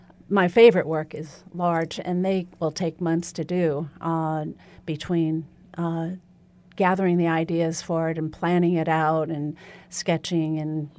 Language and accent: English; New York, United States; Being a New Yorker, a lot of ideas come from my love of New York.